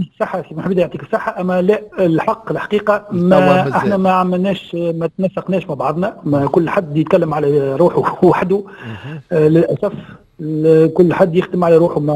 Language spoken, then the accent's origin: Arabic; Tunisia; هذا مش موجود توا عندنا في تونس